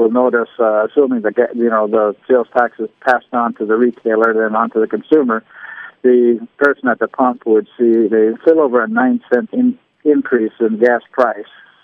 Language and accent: English; Missouri, United States; I finally said, look, I'm from Missouri, show me.